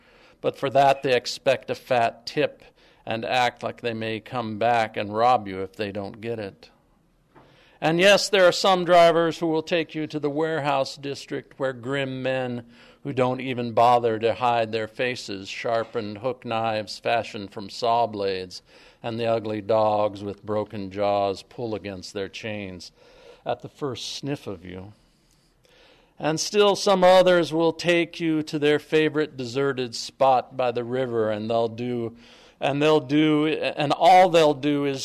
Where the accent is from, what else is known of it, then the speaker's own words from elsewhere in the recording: Sitka, Alaska, United States; I'm from Sitka, Alaska, 99835, as my friend Richard Nelson would say.